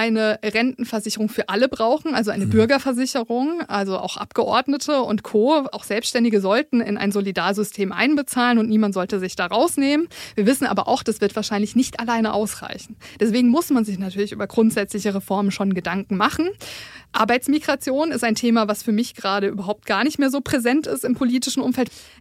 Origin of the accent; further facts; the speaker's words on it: Karlsruhe, Baden-Württemberg, Germany; accent: Badisch; Menschen in Karlsruhe sprechen erstmal badisch. Ich muss sagen, mein Dialekt ist leider nicht so ausgeprägt